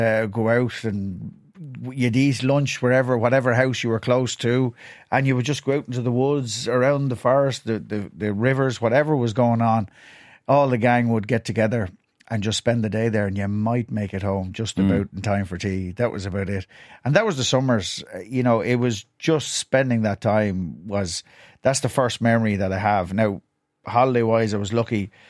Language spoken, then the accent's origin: English; Mockram, Leinster, Ireland; Yeah, well, I suppose I'm from Mockram, County Wicklow, which back then really was a very rural town.